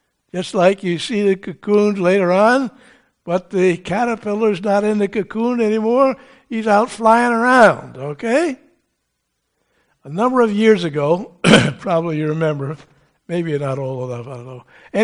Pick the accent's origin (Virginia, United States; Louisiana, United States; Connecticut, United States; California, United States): Connecticut, United States; Actually, that was displayed here in Connecticut. Did you know that? Right down in my hometown.